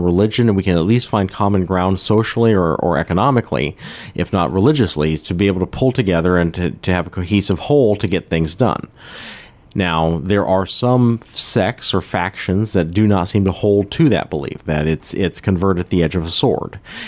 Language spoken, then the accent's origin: English; United States; I think that's a hard topic to pin down as an American